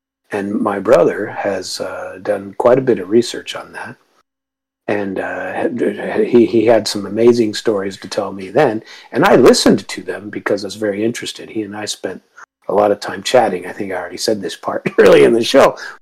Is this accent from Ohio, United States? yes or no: yes; Cincinnati, Ohio, United States; born there; They destroyed my very life, the government, and I'm a U.S. citizen. I was born in Cincinnati.